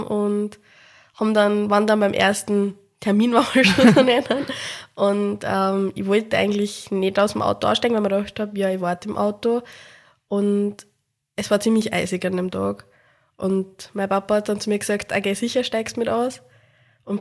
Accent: Upper Austria, Austria; now in Vienna, Austria; ich bin 20, bin ursprünglich eben aus Oberösterreich, wohne aber zurzeit in Wien.

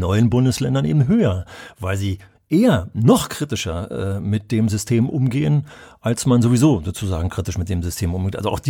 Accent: West Germany, Germany; hätte ich als Wessi auch drüber geschmunzelt haben

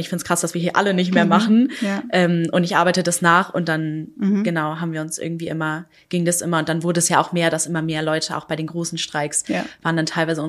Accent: Pankow, Berlin, Germany; ich bin in Pankow aufgewachsen. Pankow ist wahnsinnig progressive, weiße, akademische, liberale Öko-Viertel.

